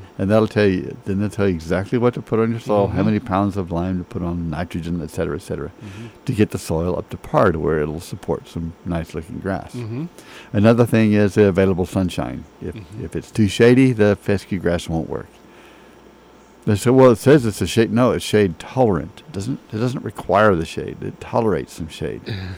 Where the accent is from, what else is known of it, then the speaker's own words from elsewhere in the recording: Georgia, United States; I remember as a kid growing up in Georgia, we had these big old pine trees.